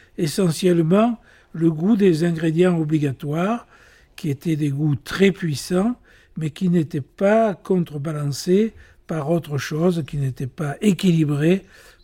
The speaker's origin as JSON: {"language": "French", "town": "Manosque", "region": "Provence-Alpes-Côte d'Azur", "country": "France", "tie": "born or raised there", "said": "je suis originaire de Manosque, qui se situe à 20 km de Fort-Calquier. Donc, je suis né et j'ai grandi dans cette Haute-Provence où j'apprécie particulièrement la chaleur, le soleil, la lumière."}